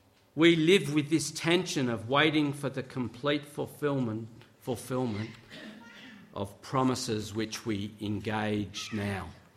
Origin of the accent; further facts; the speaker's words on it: Victoria, Australia; These roots are based on my experience of growing up in Gippsland and living here again more recently.